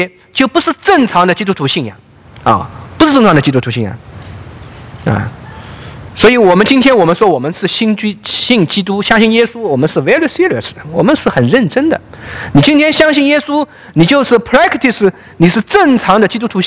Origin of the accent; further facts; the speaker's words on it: China; 我们中国人可能一起喝茶啊，或者我们一起来吃个点心或吃饭啊。